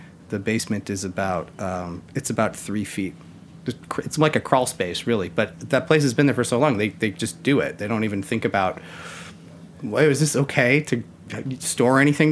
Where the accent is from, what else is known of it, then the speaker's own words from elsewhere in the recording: New York, United States; As a New Yorker, not bagels.